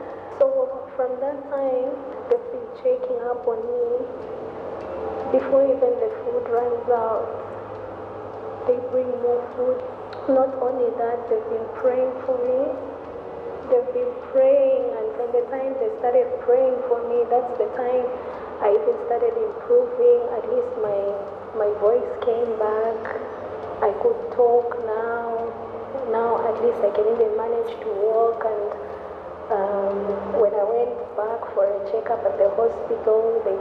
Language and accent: English; Zambia; moved away as an adult; now in Malaysia; I'm from Zambia. I've been here in Malaysia since September 2014. I'm a student.